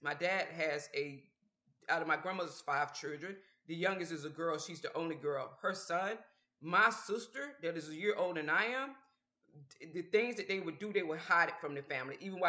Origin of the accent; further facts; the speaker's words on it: Georgia, United States; Because I was raised, like, I guess because I'm from Georgia, the type of family I had, a lot of respect for the parents.